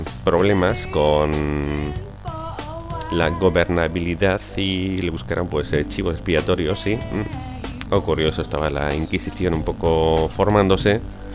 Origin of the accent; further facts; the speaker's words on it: Huesca, Aragon, Spain; now in Canary Islands, Spain; pasa por mi tierra, por Huesca, y aunque yo vivo en Canarias, pero yo soy realmente de Huesca.